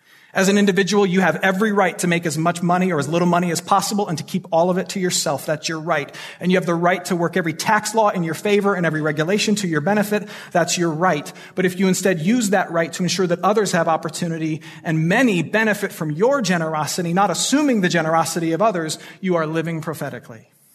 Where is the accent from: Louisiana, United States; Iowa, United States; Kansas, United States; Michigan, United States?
Michigan, United States; on the west side of Michigan, my home state